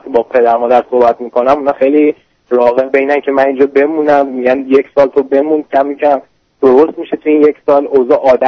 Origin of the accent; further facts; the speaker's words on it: Iran; moved away as an adult; now in United States; من 24 سالمه، دو ماه از ایران اومدم آمریکا از طریق گرین کارت لاتری.